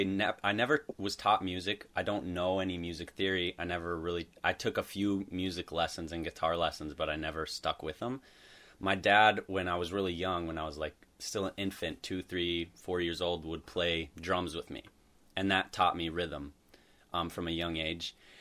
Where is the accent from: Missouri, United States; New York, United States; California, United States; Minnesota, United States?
Minnesota, United States; Grand Rapids; moved away as an adult; also born or lived in Colorado / Italy; now in Duluth, United States; I'm not. I grew up in Grand Rapids, and then when I was 18, I moved to Colorado, spent a year there, and then from there, I sold pretty much everything I had.